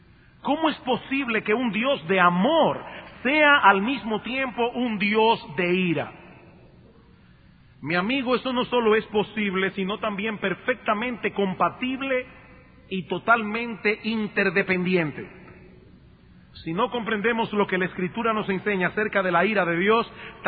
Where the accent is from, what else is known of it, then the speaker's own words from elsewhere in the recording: San Juan de la Maguana, San Juan, Dominican Republic; Yo recuerdo que cuando era niño, allá en mi pueblo, en San Juan de la Maguana